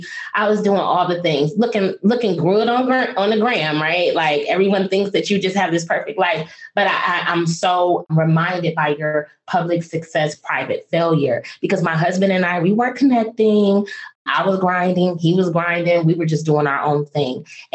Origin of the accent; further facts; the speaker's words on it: Toledo, Ohio, United States; also born or lived in Washington, D.C.; At the time I was living in Washington, D.C. I am from Toledo, Ohio. I gave them my childhood address.